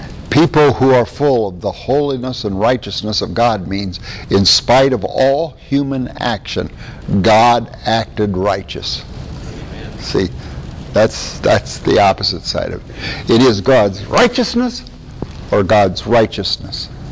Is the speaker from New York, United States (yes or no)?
no; Iowa, United States; Which when I was a boy growing up in Iowa, that was a hamburger.